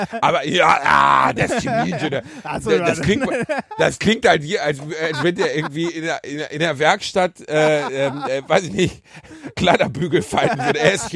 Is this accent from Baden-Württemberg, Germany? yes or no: no; North Rhine-Westphalia, Germany; Ich komme aus dem Ruhrgebiet